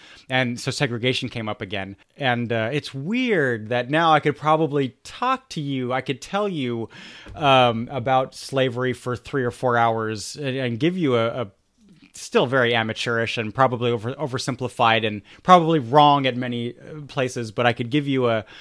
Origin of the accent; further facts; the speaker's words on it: Germany; I grew up in Germany and was like